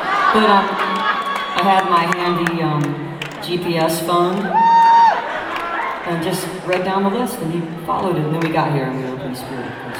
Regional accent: Atlanta, Georgia, United States; And we're like, we don't know either. We're from Atlanta.

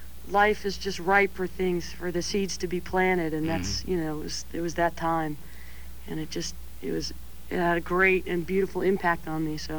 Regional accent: Atlanta, Georgia, United States; also born or lived in Connecticut; But I wish I was born there, but I wasn't. But so, I've lived there since I was a kid.

